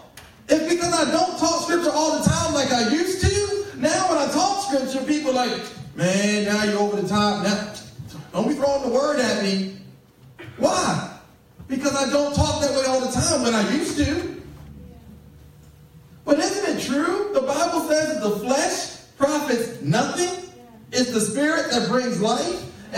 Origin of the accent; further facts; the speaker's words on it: Baltimore, Maryland, United States; Hey, I'm from Baltimore, that's why I act that way.